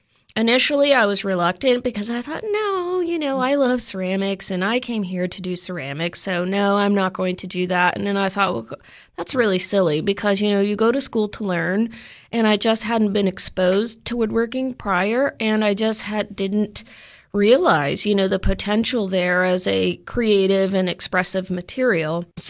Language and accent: English; Oklahoma City, Oklahoma, United States; Well, I am originally from Oklahoma. I'm born and raised in the middle of Oklahoma, Oklahoma City area. I grew up making art and appreciating art and always being around art